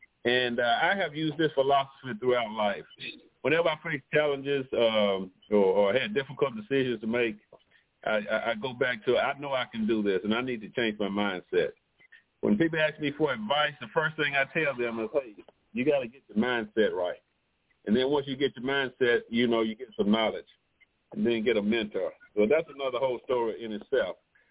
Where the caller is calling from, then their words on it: Atlanta, Georgia, United States; I'm calling from Atlanta, Georgia suburbs.